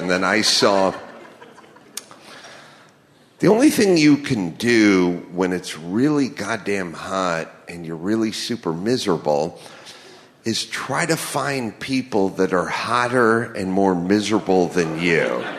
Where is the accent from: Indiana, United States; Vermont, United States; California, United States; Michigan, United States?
California, United States; Los Angeles; I grew up in Los Angeles. We didn't have that scene.